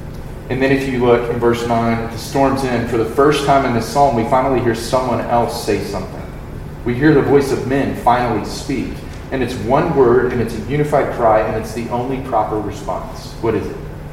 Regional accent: Wichita Falls, Texas, United States; Now, I'm from Wichita Falls, aforementioned Wichita Falls. We see tornadoes. North Texas, I've been through some tornadic activity.

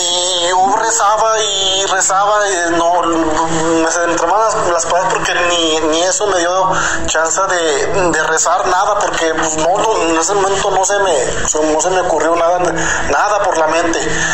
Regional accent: Zacatecas, Mexico; Yo soy aquí de Zacatecas. Aquí hay muchos ranchitos.

